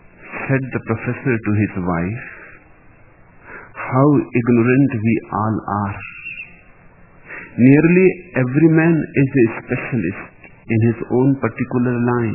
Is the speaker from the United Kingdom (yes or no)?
no; India; born there; By accident, I am born in India, but I am not an Indian.